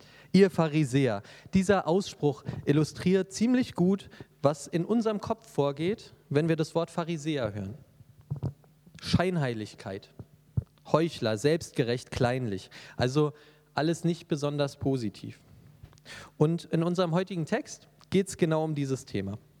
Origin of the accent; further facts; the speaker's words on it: Berlin, Germany; now in Dresden, Germany; Ursprünglich komme ich aus Berlin, lebe aber jetzt schon seit 10 Jahren in Dresden.